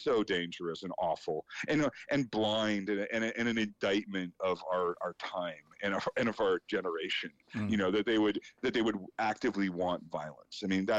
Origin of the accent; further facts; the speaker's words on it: Canada; Well, to me, as a Canadian, it was really one of the weirdest things about the whole thing